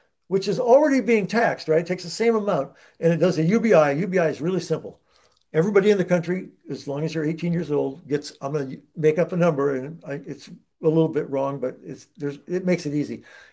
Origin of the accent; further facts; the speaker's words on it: Postville, Iowa, United States; my hometown, Postville, Iowa?